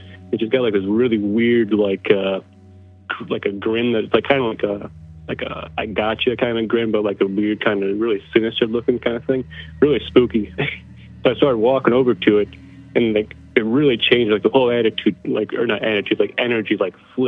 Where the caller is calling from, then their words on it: Michigan, United States; from Northern Michigan.